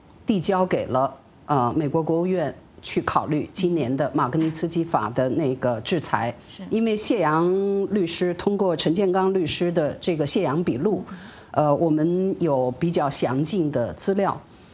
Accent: China; 在我们在中国长大，中国人

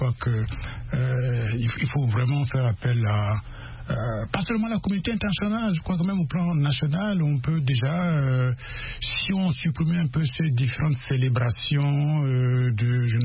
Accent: Central African Republic; born there; Je suis né dans le Niapende.

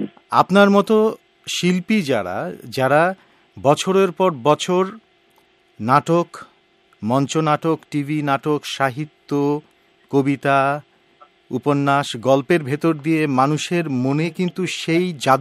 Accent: Bangladesh; born there; আমার জন্ম বাংলাদেশে

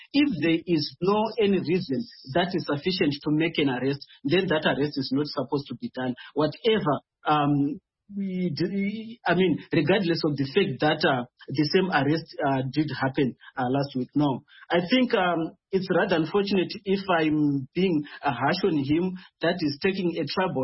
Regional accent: Midlands, Zimbabwe; by the way, I come from Midlands as well

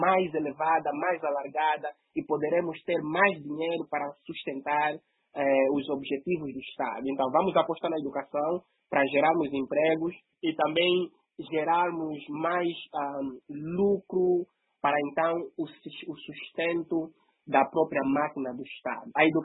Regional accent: Cazenga, Luanda, Angola; Eu, pessoalmente, sou do Kazonga, sou do Kurtumi, conheço bem a dor da ferida, conheço bem a dor do sofrimento.

